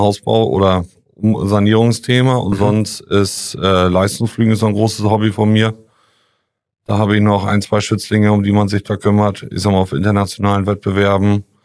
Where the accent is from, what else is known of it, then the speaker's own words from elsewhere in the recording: Northern Germany, Germany; als Norddeutscher